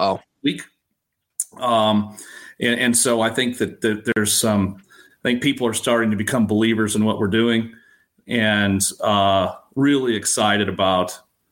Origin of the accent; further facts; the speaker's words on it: Missouri, United States; And I came from the Show Me State from Missouri. I didn't grow up in Iowa